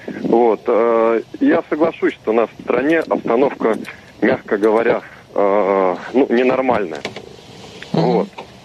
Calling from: Mytishchi, Moscow Oblast, Russia; я из Мытищ.

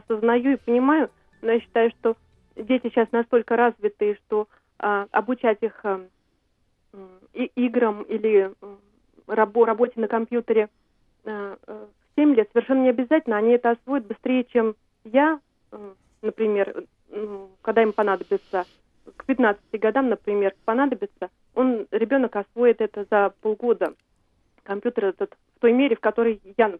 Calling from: Moscow Oblast, Russia; Я звоню из Московской области. Угу. Я мама троих детей. У меня старший ребенок 11 лет, средний 4 года и маленький 1,5 годика. Мама достаточно молодая, мне 30

